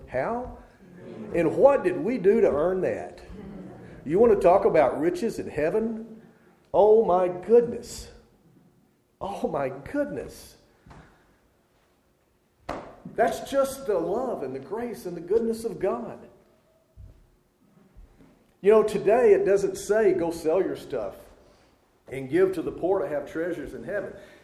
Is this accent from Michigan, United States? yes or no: no; Arkansas, United States; you know, I grew up in Arkansas. I apologize. You can take the boy out of the South, but it's hard to get the South out of the boy.